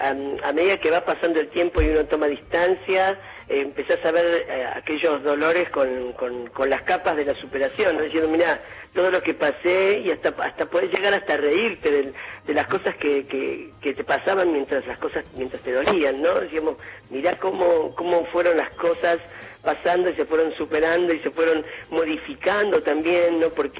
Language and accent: Spanish; Buenos Aires, Argentina; uno es adoptado por el ámbito en el que vive. Entonces yo bailaba tango, folclore, transcurría en la noche porteña, hacía teatro como cualquier porteño